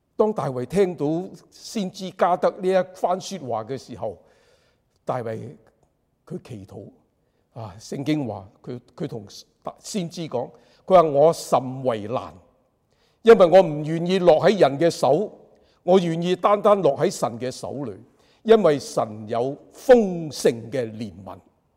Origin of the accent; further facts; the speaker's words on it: China; 所以我們中國人應該很明白